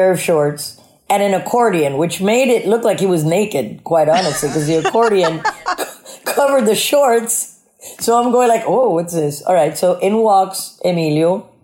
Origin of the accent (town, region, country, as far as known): South Carolina, United States; born or raised there